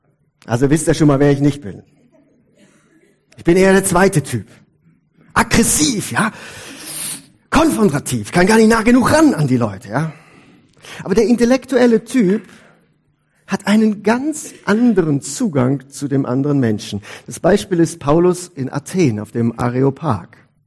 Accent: North Rhine-Westphalia, Germany; Wo ich herkomme im Siegerland, da war das ein bisschen so.

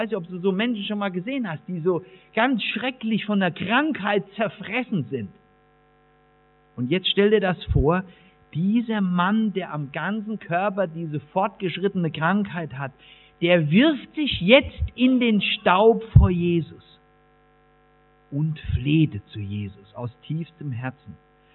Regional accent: Eifel, Germany; so wie wir bei uns in der Eifel sagen.

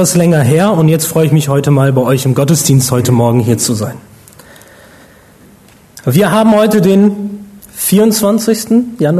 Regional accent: Bonn, North Rhine-Westphalia, Germany; ich bin in Bonn aufgewachsen und Carina ist dann dazugekommen und wir leben in Bonn.

